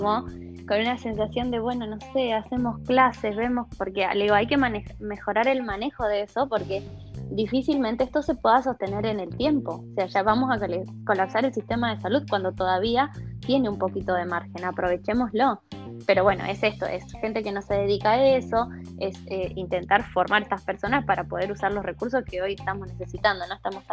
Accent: Jujuy, Argentina; Yo soy de Jujuy

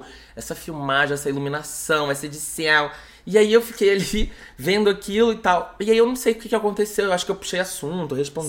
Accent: Rio de Janeiro, Brazil; born there; se eu for no meu bairro que eu nasci, em Vila Valqueire, obviamente, vão ter leitores.

